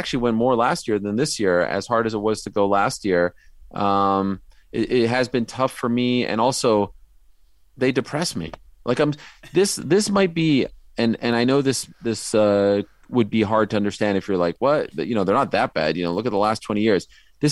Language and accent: English; Canada; now in United States; I am Canadian-American.